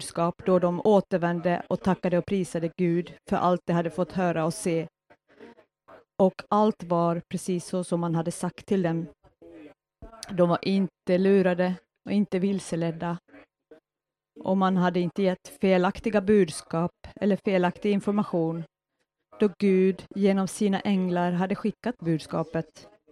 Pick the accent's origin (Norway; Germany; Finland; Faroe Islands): Finland; Pyhäjoki, North Ostrobothnia; de sommarmöten som hölls i Pyhäjoki för ett år sedan. Det var i min hemort.